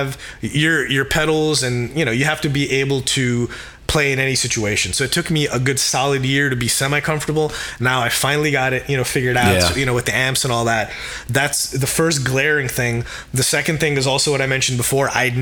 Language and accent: English; New Jersey, United States; When I was growing up in New Jersey, when I was a little kid, there was a picture in my parents' house